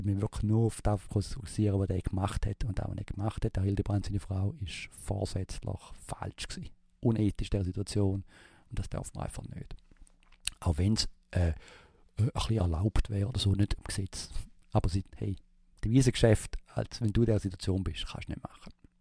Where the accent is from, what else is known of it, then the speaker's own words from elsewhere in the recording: Switzerland; Als Schweizer